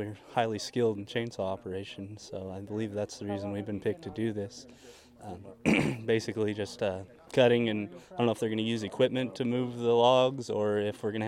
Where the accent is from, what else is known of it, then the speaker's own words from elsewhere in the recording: Mariposa, California, United States; I'm from Mariposa.